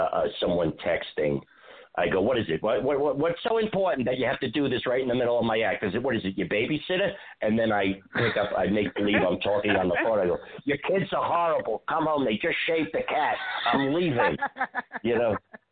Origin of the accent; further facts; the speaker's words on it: New Jersey, United States; born there; also born or lived in New York; Well, believe it or not, I was born in New Jersey. And I spent time in New Jersey and I spent time in New York. So I'm kind of a mixed breed.